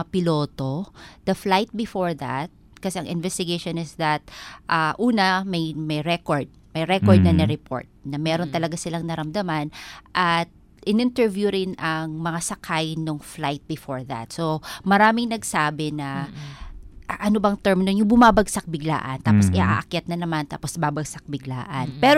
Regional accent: Northern Samar, Philippines; Parang dahil ako ay taga Northern Samar, ang eroplano ay parte sa aking buhay.

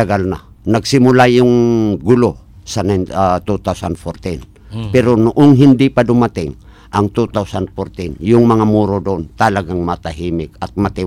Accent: Iligan, Northern Mindanao, Philippines; dito sa amin sa Iligan City, particular sa Barangay Kiwalan

